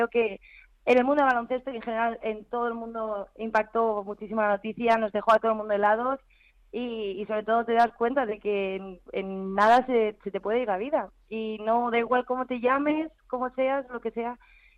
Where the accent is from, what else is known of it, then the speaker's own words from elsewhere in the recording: Madrid, Community of Madrid, Spain; yo siendo madrileña